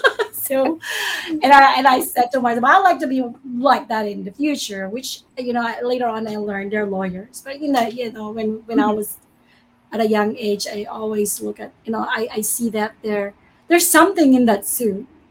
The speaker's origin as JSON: {"language": "English", "town": "Manila", "region": "Metro Manila", "country": "Philippines", "tie": "born there", "said": "Well, I was born in Manila. So my mom is from Bicol. My father is from Pangasinan."}